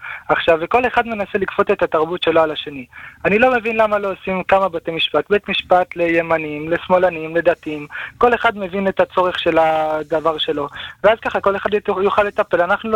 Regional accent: Ra'anana, Central District, Israel

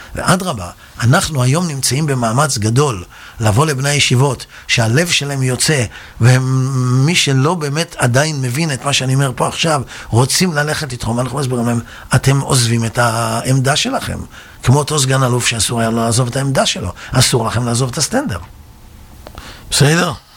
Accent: Netanya, Central District, Israel; אני גדלתי בנתניה, לא היום, לפני הרבה שנים, שנתניה הייתה עיר הפשע של מדינת ישראל.

